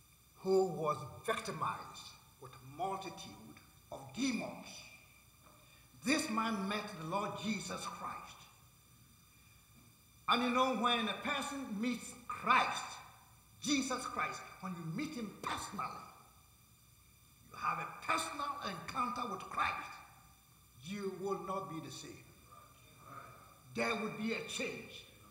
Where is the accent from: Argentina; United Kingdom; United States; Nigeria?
Nigeria; I am from the Yoruba tribe. My tribe is from the Yoruba tribe in Nigeria.